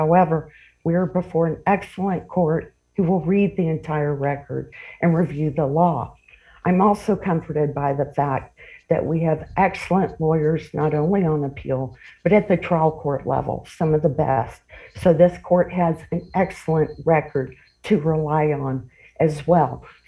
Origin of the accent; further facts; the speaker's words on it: Texas, United States; I'm from West Texas, so I can't quite speak that fast.